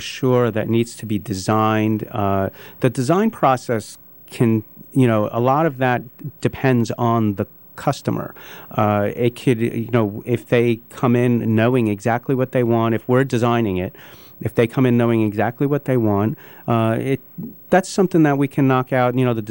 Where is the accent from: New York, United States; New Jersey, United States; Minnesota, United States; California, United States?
New York, United States; Long Island; also born or lived in Brooklyn, United States; now in Chapel Hill, United States; Well, my wife grew up in downtown Brooklyn, and I grew up on Long Island. I lived in Brooklyn for 13 years prior to moving to Chapel Hill